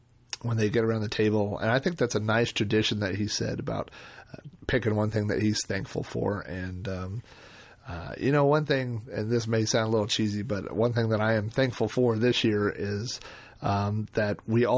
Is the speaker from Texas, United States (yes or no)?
no; Oklahoma, United States; I'm from Oklahoma. We've had everything with gravy.